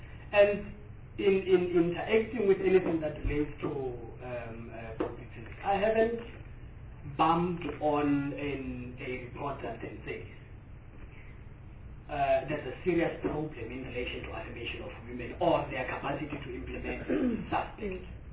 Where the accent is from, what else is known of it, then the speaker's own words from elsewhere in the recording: South Africa; that is worrisome for me as a South African